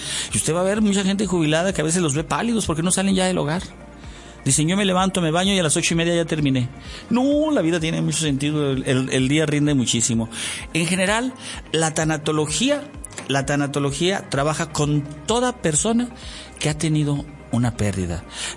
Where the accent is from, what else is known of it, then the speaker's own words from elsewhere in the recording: Santiago Papasquiaro, Durango, Mexico; born there; estar en mi comunidad original, donde yo nací, en Santiago Papasquiaro, en la estancia